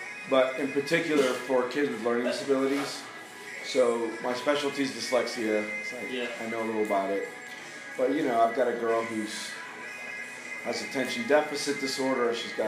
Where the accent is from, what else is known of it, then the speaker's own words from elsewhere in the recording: Miami, Florida, United States; When I was 12, one of my mother's friends in the neighborhood, so we grew up in Miami, she had a kid.